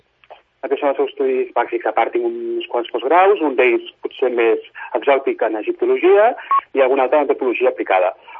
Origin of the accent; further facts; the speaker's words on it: Sant Cugat, Catalonia, Spain; born there; jo soc nascut a Sant Cugat, com també ho és el meu pare i part de la meva família. La meva mare, en canvi, és d'origen andalús, va vindre aquí fa aproximadament uns 40 anys a viure a Sant Cugat, ens casem amb el meu pare. Tinc 39 anys